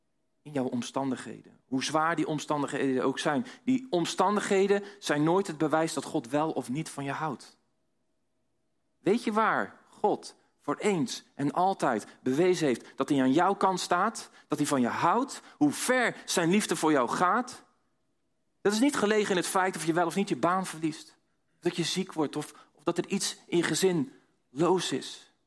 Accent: Dordrecht, South Holland, Netherlands; Ik kom uit Dordrecht. En als ik vaak moet uitleggen waar ligt Dordrecht, dan zeg ik altijd dat ligt onder de rook van Rotterdam.

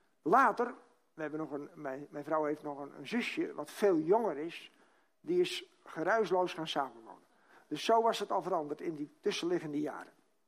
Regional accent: Kinderdijk, South Holland, Netherlands; ik denk, ik kom uit Kinderdijk

